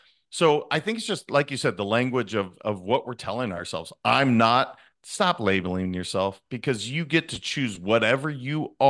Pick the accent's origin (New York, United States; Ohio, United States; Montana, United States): Montana, United States; I'm a kid from Montana. I love wearing jeans and a tee, just like I'm wearing today.